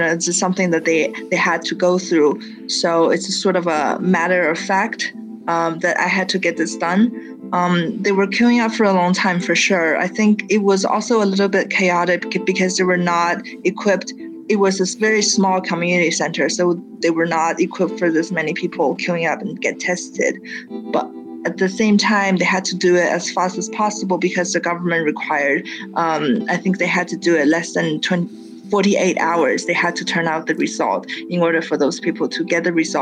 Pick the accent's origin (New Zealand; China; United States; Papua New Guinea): China; Nanjing, Jiangsu; my hometown is in Nanjing. It's in Jiangsu province. It's in the eastern part of China.